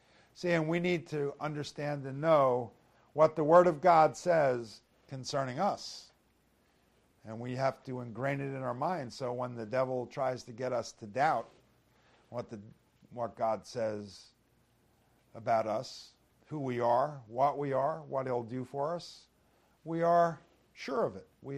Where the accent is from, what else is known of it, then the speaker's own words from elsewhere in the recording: Brooklyn, New York, United States; born there; I have a birth certificate that says I was born in Brooklyn, New York.